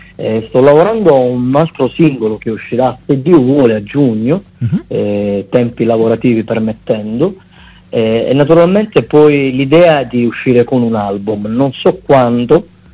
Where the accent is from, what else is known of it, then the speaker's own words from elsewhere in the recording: Calabria, Italy; now in Bologna, Italy; stavo lasciando la mia terra, io sono di origini calabresi, e stavo salendo qui in Emilia Romagna, a Bologna